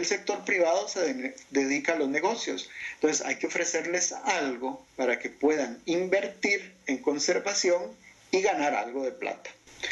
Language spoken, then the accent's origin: Spanish; Costa Rica; Como los nuestros, yo soy de Costa Rica